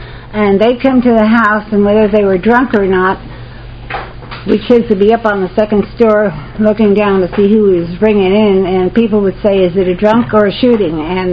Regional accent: Newark, New Jersey, United States; moved away as an adult; I grew up in Newark, New Jersey. Anybody from Newark or from New Jersey? Okay, I left there when I was 19 years old, and I go back there once in a blue moon.

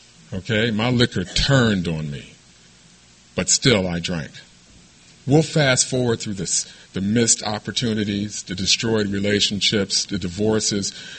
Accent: Midwest, United States; I came from the Midwest, from a middle-class family that did everything they could to see to it that I had opportunities that they did not have.

